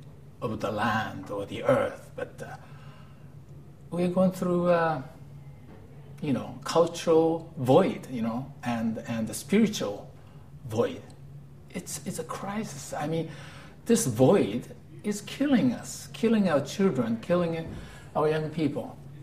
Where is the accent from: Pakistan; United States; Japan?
Japan; I'm from Japan.